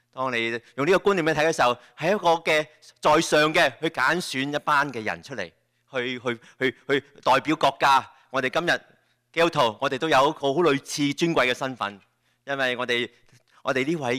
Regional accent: Hong Kong; 好像特别我们在香港来的，我们长在香港长大的，经过英国统治的

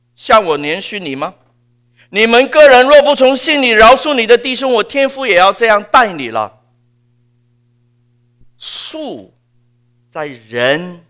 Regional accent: Hong Kong; 我们当时香港人觉得自己是香港人，我从来不觉得自己是中国人的。到现在很多香港人也是这样想，我不是中国人，我是香港人。

